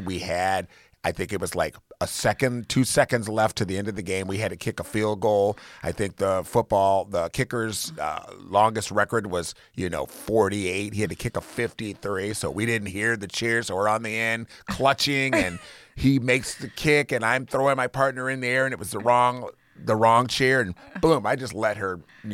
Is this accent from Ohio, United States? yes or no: yes; Columbus, Ohio, United States; born there; also born or lived in Toledo; Originally born in Columbus, Ohio, and then moved to Toledo probably in the early to mid 70s.